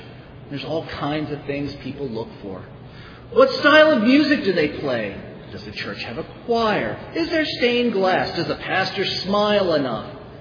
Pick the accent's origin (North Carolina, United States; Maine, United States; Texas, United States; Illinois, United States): North Carolina, United States; I'm from North Carolina, as Rob mentioned, and down in the Bible Belt, our churches have three sacraments.